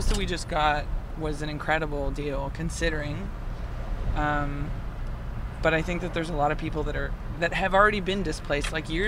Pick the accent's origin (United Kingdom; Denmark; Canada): Canada; Waterdown, Ontario; I'm from Waterdown.